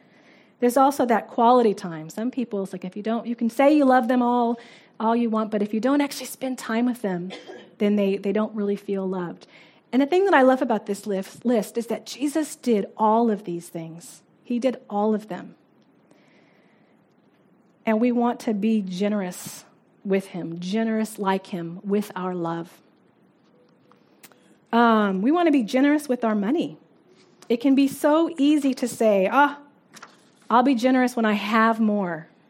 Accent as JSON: {"language": "English", "country": "United States", "moved": "as an adult", "lives_now": "New Zealand", "said": "It was something as an American moving to New Zealand that I had to kind of get my mind around."}